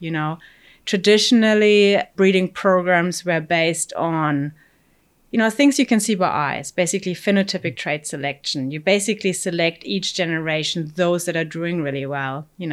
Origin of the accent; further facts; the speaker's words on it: Germany; moved away as an adult; also born or lived in Australia / Sweden; now in New Zealand; So originally I'm from Germany and I moved and traveled around quite a bit for my work and studies. After studying in Germany, I went to Australia, then did my PhD in New Zealand and then went to Sweden for 8 years.